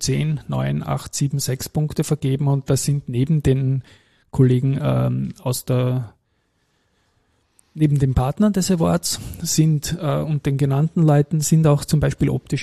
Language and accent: German; Austria; in der Dachregion als Österreicher zweimal gewonnen zu haben.